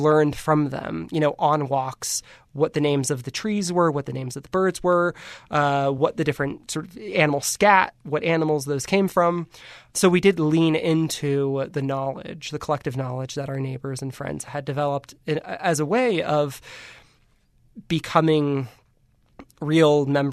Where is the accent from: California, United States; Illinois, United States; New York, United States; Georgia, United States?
California, United States; San Francisco; And we came from California and San Francisco, no less, right?